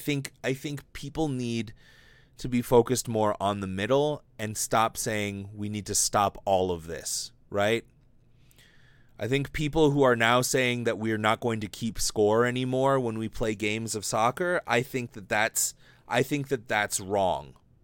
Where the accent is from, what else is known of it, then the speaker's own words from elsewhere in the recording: Hawaii, United States; Because I came from Hawaii, which is technically America, and my mom was from Hawaii. My dad was from Washington. So I kind of got this strange, perspective of both mainland and Hawaii as I was growing up